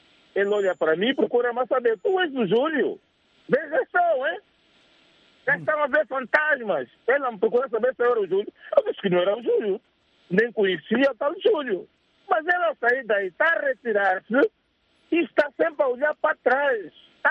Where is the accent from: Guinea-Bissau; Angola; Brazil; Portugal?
Angola; nós crescemos juntos na Terra Nova